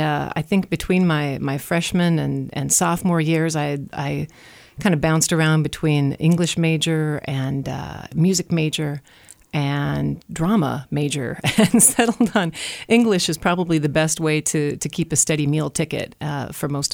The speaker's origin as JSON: {"language": "English", "region": "North Dakota", "country": "United States", "tie": "born or raised there", "also_born_or_lived": "Whitefish, Montana", "said": "I was born in Whitefish, and that's where both my mother and father were from that area. And when I was about 4 and a half, they moved out to North Dakota to farm a family farm that was out there."}